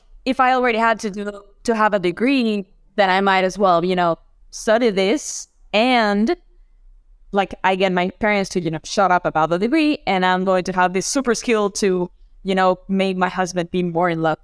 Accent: Cancun, Quintana Roo, Mexico; growing up in Cancun, there is a lot of work in the entertainment industry.

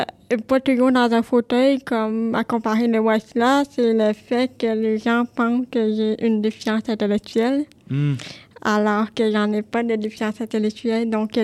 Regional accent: Montreal, Quebec, Canada; j'ai 30 ans, je viens de Montréal

